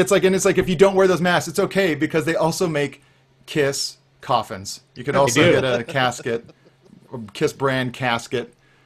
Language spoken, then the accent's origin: English; San Diego, California, United States; It represents all aspects of my strange existence, including growing up in San Diego suburbia as a disaffected teenage skateboarder.